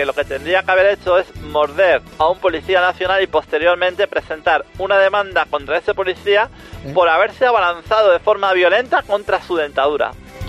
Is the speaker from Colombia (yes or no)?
no; Córdoba, Argentina; now in Spain; vamos a comenzar con una noticia que viene desde mi país de origen.